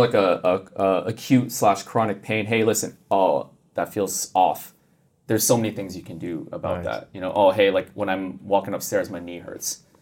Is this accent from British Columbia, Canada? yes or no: no; Montreal, Quebec, Canada